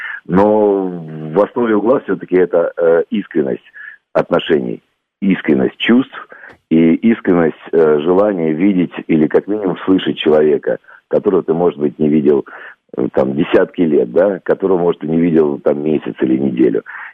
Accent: Tajikistan; also born or lived in Odesa, Ukraine; Я родился в Одессе, вырос в Таджикистане. А Таджикистан — это действительно многонациональная, интернациональная стройка, где мы жили одной большой семьей.

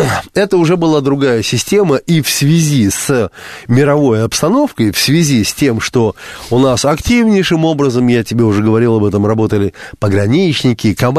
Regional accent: Germany; я в детство провел в Германии.

